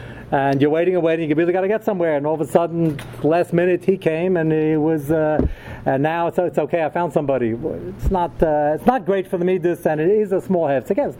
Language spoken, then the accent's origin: English; Brooklyn, New York, United States; now in Muncie, United States; I'm from Brooklyn, so maybe I just don't understand the mentality.